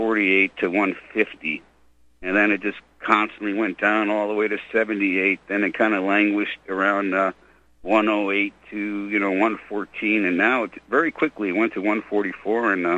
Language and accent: English; New York, United States; which is something that I've seen growing up in New York, you know, as a kid